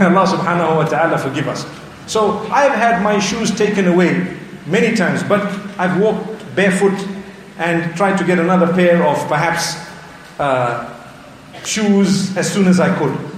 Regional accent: Norway; I came from Norway.

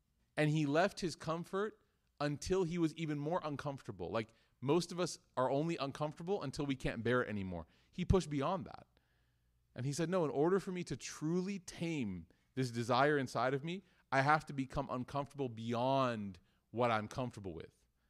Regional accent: Chicago, Illinois, United States; I'm from Chicago, so it's just, it's wajib upon us.

